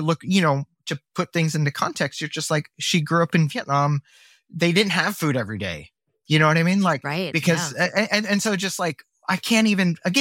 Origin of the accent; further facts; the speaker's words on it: Midwest, United States; It's just funny that how that changed, where I think when we were growing up in the Midwest, you couldn't just go somewhere and get pho, right?